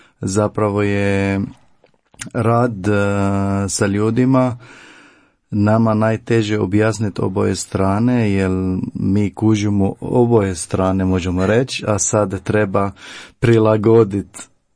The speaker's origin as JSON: {"language": "Croatian", "country": "Syria", "lives_now": "Croatia", "said": "došao sam iz Sirije. Ja sam ovdje u Hrvatskoj 8 godina."}